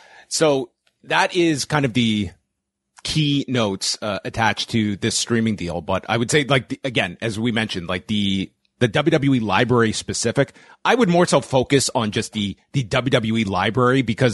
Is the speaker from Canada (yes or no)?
yes; Canada; I'm a Canadian consumer